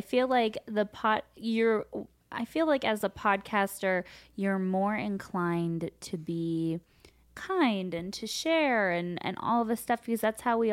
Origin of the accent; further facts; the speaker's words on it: Los Angeles, California, United States; I grew up here in Los Angeles.